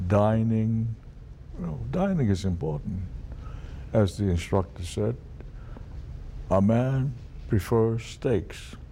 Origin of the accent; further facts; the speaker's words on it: Honolulu, Hawaii, United States; I'm from Hawaii, Waikiki, I know how to swim.